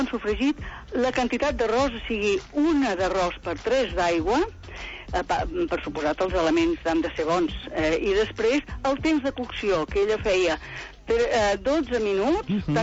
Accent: Barcelona, Catalonia, Spain; ara jo sóc de Barcelona, vaig néixer a Sant Gervasi i visc al Barri Gòtic.

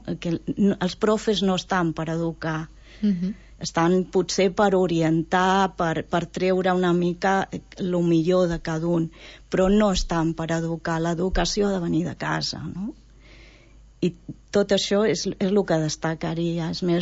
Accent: Roses, Catalonia, Spain; jo sóc de Roses, me vaig criar en una casa davant del mar, al costat del far. Per mi el mar ho era tot. Ho era tot. Llavors, quan amb 12 anys vam anar a viure a lo que era el poble, per mi va ser un daltabaix.

